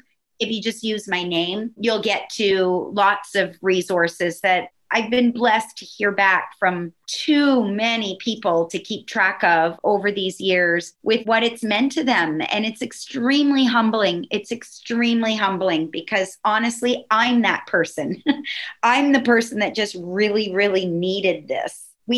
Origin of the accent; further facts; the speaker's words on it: Canada; Now you're going to know the Canadian in me. I'm from Canada.